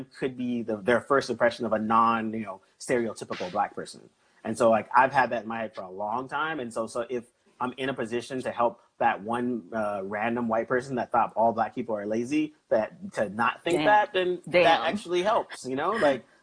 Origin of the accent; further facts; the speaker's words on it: Milpitas, California, United States; when I grew up in Milpitas, California, and, like, you know, I hung with, you know, Filipinos and Vietnamese and Mian and freaking, you know, Chinese and Samoans and this.